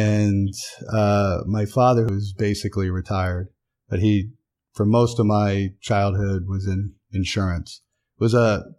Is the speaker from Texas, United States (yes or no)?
no; Williamsport, Pennsylvania, United States; Williamsport, Pennsylvania. Town of 35,000 people in the Susquehanna Valley.